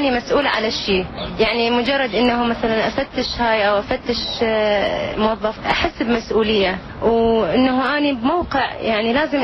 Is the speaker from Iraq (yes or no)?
yes; Iraq; احنا كعراقيين فتشي صعب